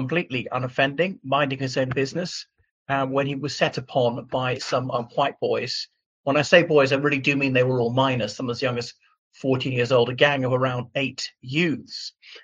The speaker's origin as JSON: {"language": "English", "country": "Ireland", "said": "from Ireland"}